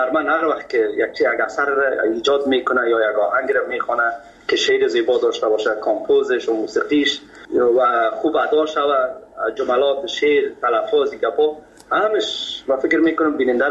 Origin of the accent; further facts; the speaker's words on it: Kabul, Afghanistan